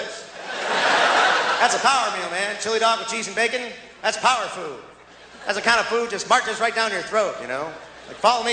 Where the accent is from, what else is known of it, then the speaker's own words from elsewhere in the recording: Cleveland, Ohio, United States; I'm from Cleveland, Ohio. Cold there in Cleveland. Freezing.